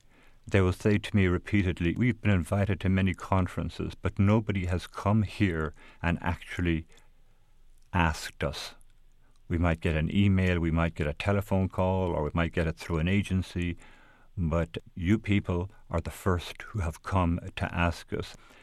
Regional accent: Ireland; also born or lived in Northern Ireland; I lived in Northern Ireland and I'm Irish and learned not to take sides

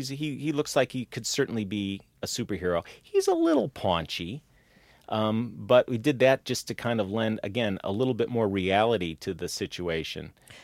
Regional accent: Chicago, Illinois, United States; also born or lived in New York; Yeah, I grew up in Chicago and you could see them. They showed them on TV. They never had Tom and Jerry on in Chicago. I didn't see Tom and Jerry until after I moved to New York.

